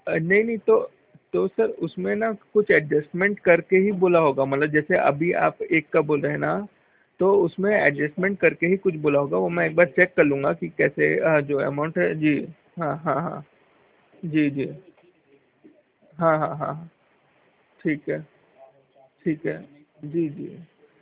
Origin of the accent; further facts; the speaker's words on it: Raipur, Chhattisgarh, India; जी जी sir ये बताइए, मैं भी रायपुर से हूँ।